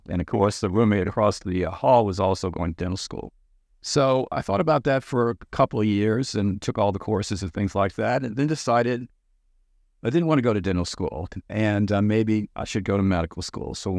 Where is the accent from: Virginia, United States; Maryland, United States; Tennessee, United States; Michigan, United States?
Virginia, United States; Richmond; I grew up in Richmond, Virginia, and my lifelong passion was to become an architect.